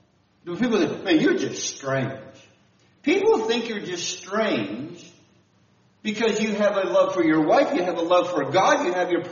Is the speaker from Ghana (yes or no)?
no; Northern Canada, Canada; now in St. Louis, United States; It's kind of in my blood. I'm from the North Canada, so I still play hockey.